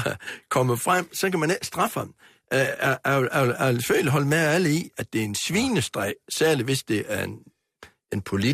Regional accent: Jutland, Denmark; Og nu kommer jeg jo sådan helt fra Jylland og helt fra bunden.

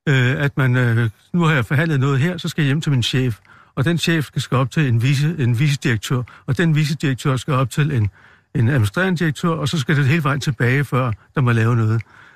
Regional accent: Tølløse, Zealand, Denmark; Nej, jeg kommer midt fra Sjælland af.

